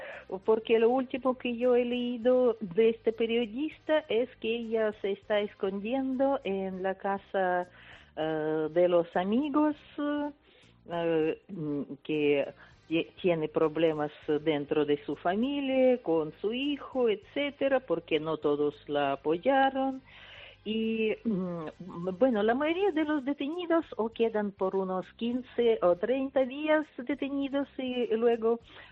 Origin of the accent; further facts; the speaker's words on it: Russia; La verdad que yo no quiero salir. Yo quiero vivir en mi país. Es mi derecho.